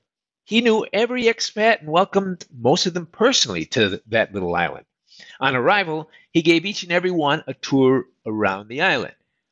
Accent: United States; Of course, being an American in an all-Brit subdivision, we all had insurance.

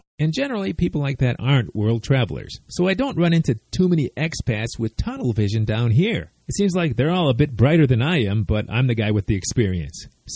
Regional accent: Chicago, Illinois, United States; That's not to say back in my hometown of Chicago, I wasn't at a lot of parties where I ran into the same roadblock

